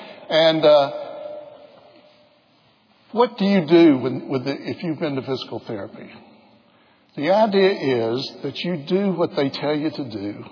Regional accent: Atlanta, Georgia, United States; I grew up in Atlanta that I have never been before.

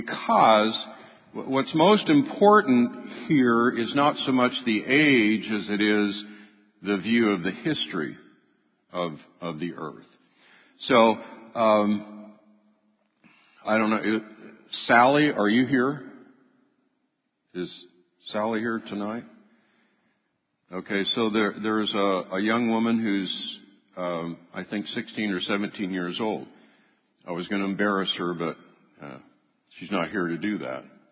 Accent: Idaho, United States; I grew up in Idaho. Went to K-State for my undergraduate work

